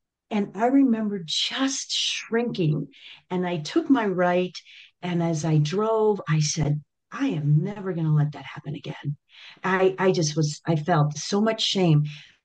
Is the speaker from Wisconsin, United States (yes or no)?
yes; Madison, Wisconsin, United States; I found my way very young. I've been here 38 years, but I grew up in Madison, Wisconsin.